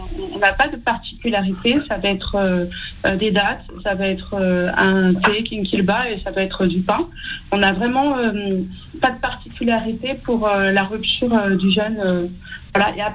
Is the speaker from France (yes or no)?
no; Méry, Fouta, Senegal; Alors, moi, je suis originaire du Fouta, au niveau du Sénégal.